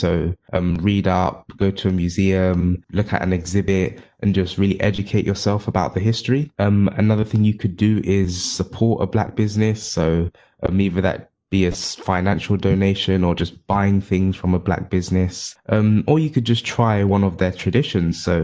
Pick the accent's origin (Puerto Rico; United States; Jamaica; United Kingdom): Jamaica; Yes, so I'm from the Caribbean in Jamaica, and our main language is English, but as you may be aware, we put our own spin on it.